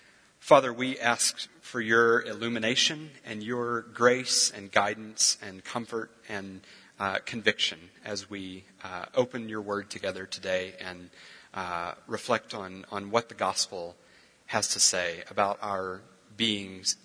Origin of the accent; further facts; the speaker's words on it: Arkansas, United States; I grew up in Arkansas, and when I was born, my parents were both young, growing, committed Christians.